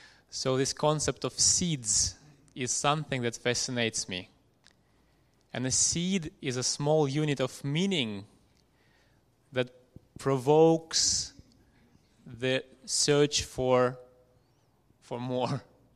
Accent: Russia; I'm from Russia, and I'm very happy in the last 10 years

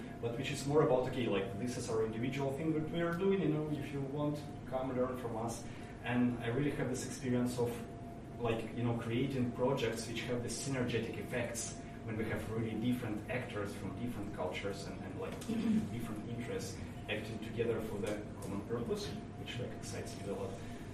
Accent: Russia; I'm from Russia

